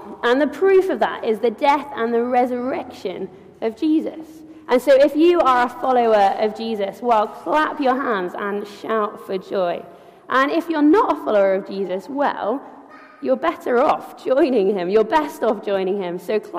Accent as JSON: {"language": "English", "region": "Wales", "country": "United Kingdom", "said": "But I'm Welsh."}